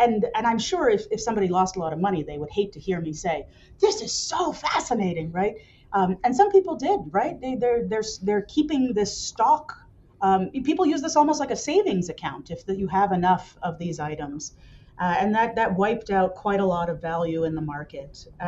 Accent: United States; Michael's Austrian and I'm American, so we just, you know, we literally don't speak the same language

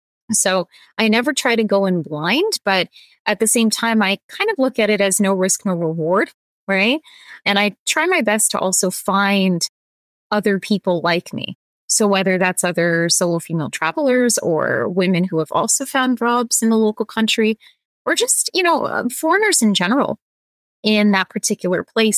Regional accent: Toronto, Ontario, Canada; because I'm from Toronto.

